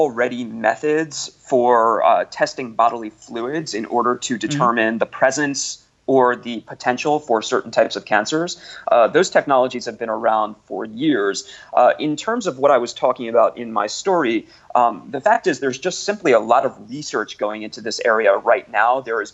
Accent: United States; And as an American, I would certainly love to see more public investment in genomics and precision medicine in my country.

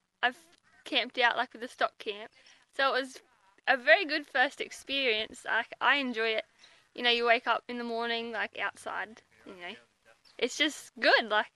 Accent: Nyngan, New South Wales, Australia; I'm 22 from Nyngan, New South Wales. I'm currently in the stock camp at Pigeonhole Station, Northern Territory.

